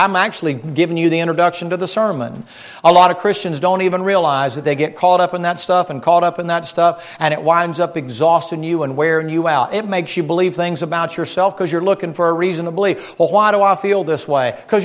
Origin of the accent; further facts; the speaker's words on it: the South, United States; Y'all speak more dignified than I'm from the South.